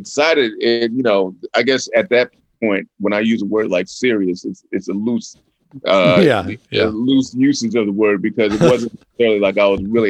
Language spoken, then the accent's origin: English; Los Angeles, California, United States; also born or lived in Newport Beach; Well, I was born in Newport Beach, and you know, I spent earlier years a bit in Malibu, and then moved to Beverly Hills, and then after Beverly Hills in the mid Wilshire area, and then in the Santa Monica area, so West Los Angeles.